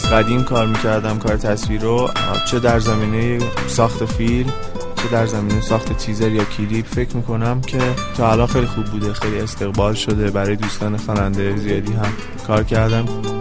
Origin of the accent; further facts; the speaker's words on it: Tehran, Tehran Province, Iran; born there; متولد تهرانم، به سمت پاسدار زندگی میکنم. 25 سالمه، متولد یک آذر هم هستم